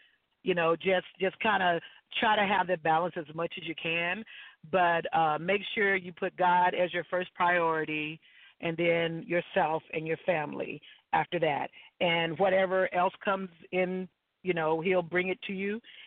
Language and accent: English; the South, United States; We're from the South, so, you know, we were, you know, made to go to church, Sunday school every Sunday. And then when I came out here, I became a member of the choir.